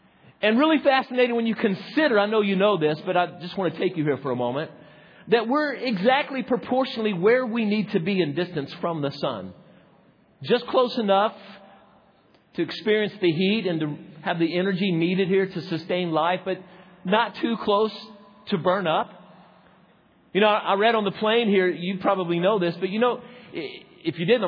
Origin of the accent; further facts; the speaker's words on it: Arkansas, United States; Some of you, I grew up in Arkansas.